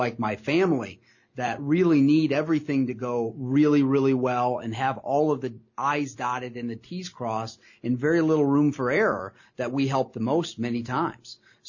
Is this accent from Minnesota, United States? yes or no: no; Pemberville, Ohio, United States; I grew up in Pemberville, Ohio, so we are not fancy people here.